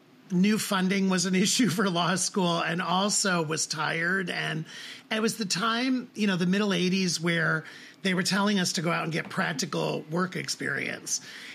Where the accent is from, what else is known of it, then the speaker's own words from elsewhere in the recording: Toledo, Ohio, United States; And again, I was growing up in Toledo in the 70s and 80s. It was a very different time.